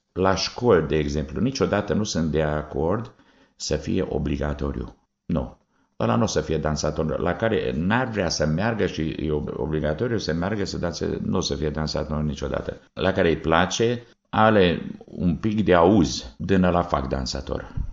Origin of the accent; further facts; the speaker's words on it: Romania; Prima dată, fiindcă sunt român, îmi place foarte mult.